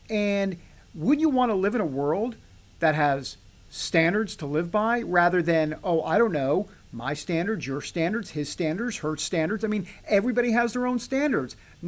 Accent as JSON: {"language": "English", "region": "New York", "country": "United States", "said": "I'm from New York. Take a wild guess where they have the best pizza in America."}